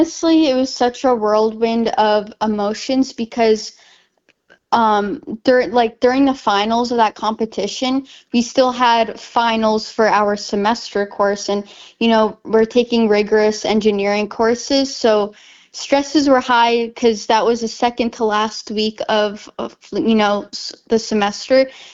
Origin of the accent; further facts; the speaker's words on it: Bethel, Alaska, United States; I'm originally from Bethel, Alaska. I was born in Anchorage, but I've been raised in Bethel my entire life up until I graduated high school